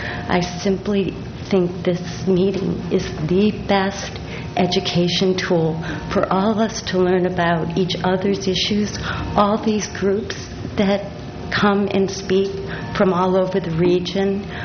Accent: Los Osos, California, United States; I'm from Los Osos and San Luis.

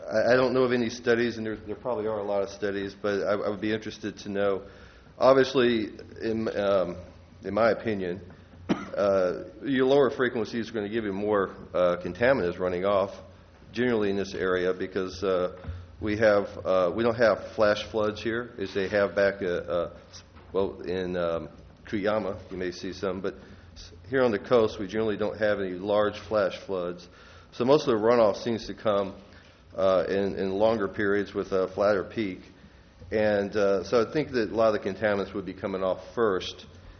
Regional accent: Texas, United States; moved away; also born or lived in Maryland; I've been in California for about 15, 16 years. I've moved around the country. I came originally from Texas.

